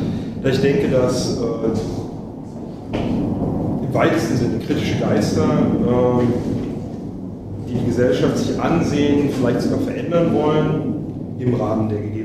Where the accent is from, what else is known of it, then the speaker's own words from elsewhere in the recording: East Germany, Germany; Ich bin in der DDR geboren und ein Großteil meiner Jugend aufgewachsen. Ich war 14, als die Wende war